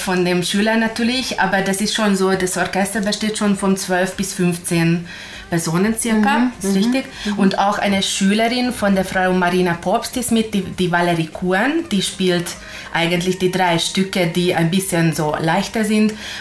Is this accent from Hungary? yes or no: yes; Hungary; Ja, ich bin Ungarin, genau.